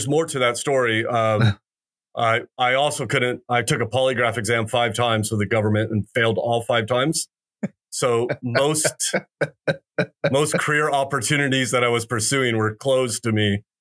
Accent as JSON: {"language": "English", "town": "Huntington Beach", "region": "California", "country": "United States", "tie": "born or raised there", "said": "I grew up in Southern California and just south of LA in a little beach town, Huntington Beach, as a non-believer and in a non-believing family."}